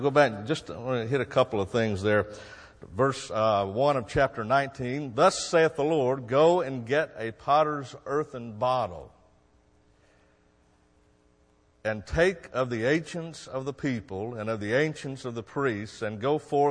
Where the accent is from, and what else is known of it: Oklahoma, United States; now in Michigan, United States